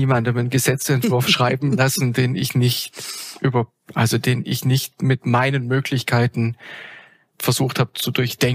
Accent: Baden-Württemberg, Germany; wir kommen aus Baden-Württemberg.

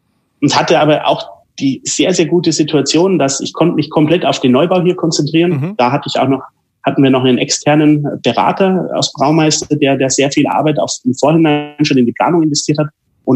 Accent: Bavaria, Germany; ich bin in Oberbayern aufgewachsen, also wir haben einen Nationalstolz, der uns einfach trägt.

